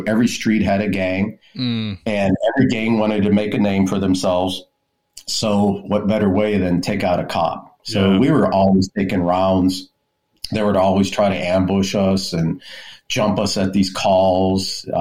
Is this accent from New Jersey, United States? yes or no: no; McKeesport, Pennsylvania, United States; I mean, it never, like where I grew up in McKeesport was pretty bad. I mean, it was always one of the worst towns in Pennsylvania.